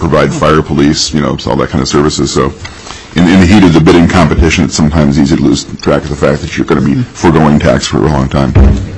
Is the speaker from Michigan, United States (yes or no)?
no; Ohio, United States; I grew up in Rust Belt, Ohio